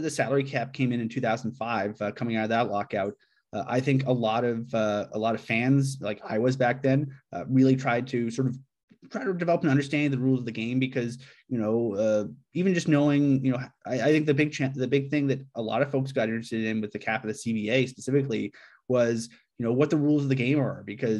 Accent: Calgary, Alberta, Canada; Well, I grew up in Calgary as a hockey fan

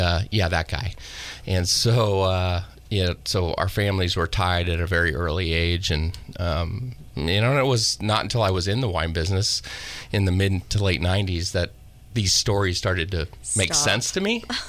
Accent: Petaluma, California, United States; some of my favorite memories growing up in Petaluma.

